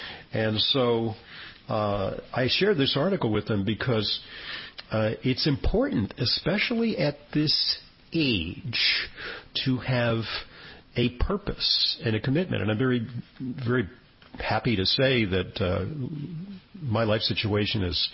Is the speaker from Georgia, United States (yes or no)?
no; Santa Monica, California, United States; now in New York, United States; it's a long trip because I reside in New York, but I decided to hop a plane for Los Angeles to join some of my classmates, high school class of 1969, Santa Monica High School